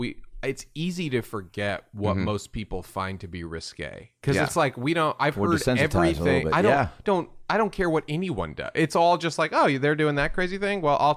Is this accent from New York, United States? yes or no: yes; New York, United States; I grew up in New York.